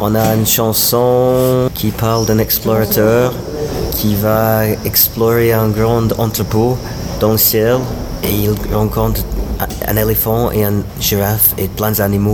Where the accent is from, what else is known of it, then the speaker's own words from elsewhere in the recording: Dundee, Scotland, United Kingdom; born there; French is a second language; Je suis né à Dundee, en Écosse.